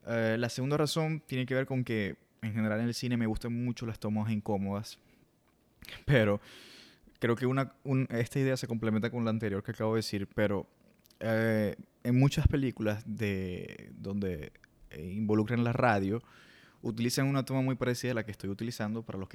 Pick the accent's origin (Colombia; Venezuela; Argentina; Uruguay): Venezuela; me inspiré en Venezuela, que es de donde soy